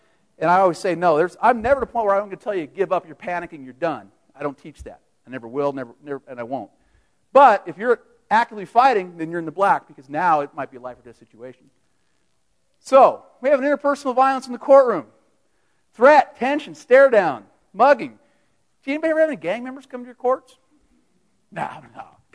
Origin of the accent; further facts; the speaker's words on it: Seattle, Washington, United States; Okay, I grew up in Seattle. I worked in the Seattle area law enforcement for 22 some odd years.